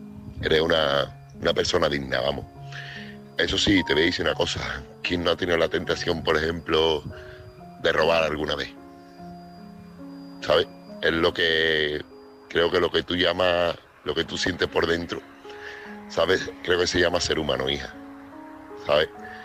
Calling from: Seville, Andalusia, Spain; corresponsal de Sevilla.

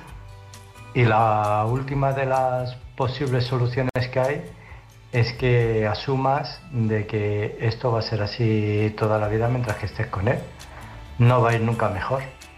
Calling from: Illescas, Castilla-La Mancha, Spain; de Illescas, Toledo.

